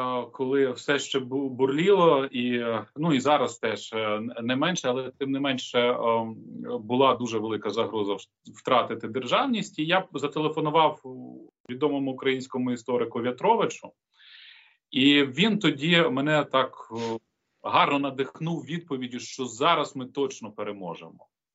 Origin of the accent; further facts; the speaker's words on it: Russia; Я росіянин